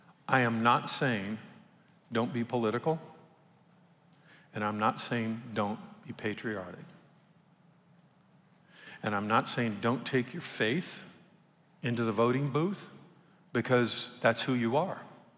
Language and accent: English; United States; And I say that as an American, because we live in a great country.